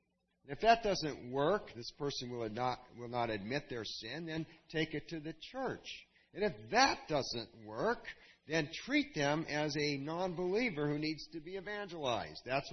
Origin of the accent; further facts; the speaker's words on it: The Dalles, Oregon, United States; I have a friend who I grew up with in the Dalles, who lived a block away from me.